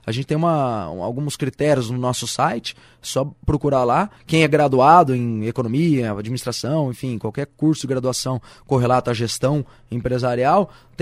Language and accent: Portuguese; Brazil; Como bom brasileiro, a gente não desiste, né